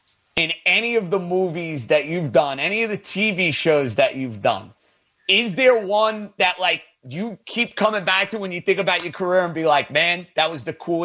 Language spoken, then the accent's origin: English; Staten Island, New York, United States; I'm from Staten Island.